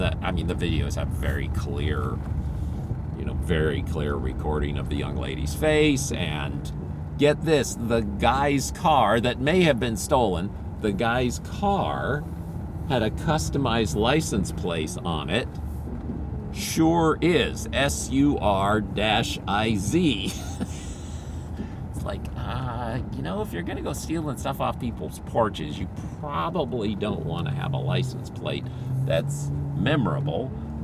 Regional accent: Philippines; I mean, me personally, I grew up in the Philippines

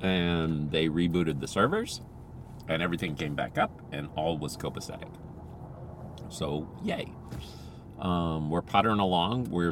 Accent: Philippines; I grew up in the Philippines, and we had multiple cultures in the Philippines

